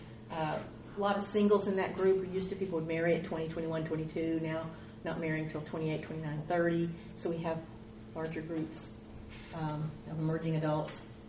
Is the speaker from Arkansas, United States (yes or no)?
yes; Wynne, Arkansas, United States; I grew up in Wynn, Arkansas.